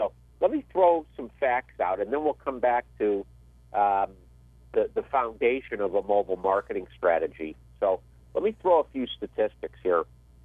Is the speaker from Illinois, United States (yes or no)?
yes; Chicago, Illinois, United States; here in San Diego or my hometown, Chicago